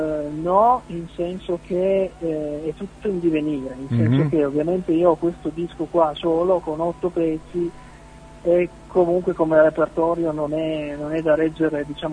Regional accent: Piedmont, Italy; la scena musicale dalle mie parti, soprattutto per il mio genere, parlo del cuneese

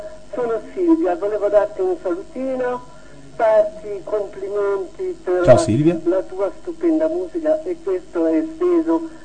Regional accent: La Spezia, Liguria, Italy; Provincia di La Spezia.

